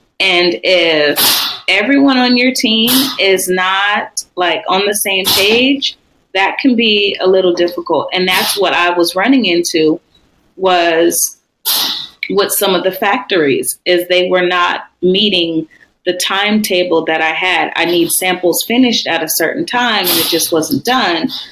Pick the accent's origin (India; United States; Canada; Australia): United States; San Diego, California; So I'm very excited about that, being that's my hometown. That's where I'm from.